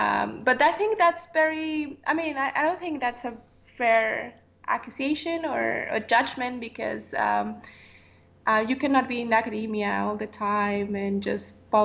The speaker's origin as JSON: {"language": "English", "country": "Mexico", "tie": "born or raised there", "said": "I was born and raised in Mexico"}